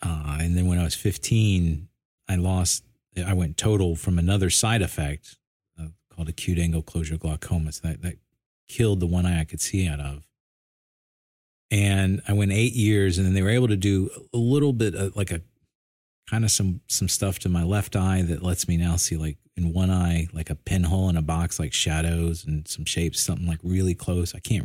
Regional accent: Atlanta, Georgia, United States; born there; accent: Southern; also born or lived in Midwest / New York; I was born in Atlanta, as you can tell by my thick Southern accent. And that got beaten out of me in the Midwest and New York.

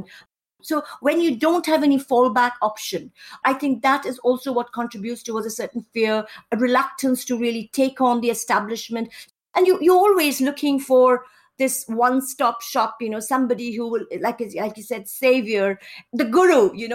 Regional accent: Kolkata, West Bengal, India; I grew up in Kolkata, and my formative years, I would say, I mean, I actually gone to many schools in many cities in India, but Kolkata College and a major part of my schooling.

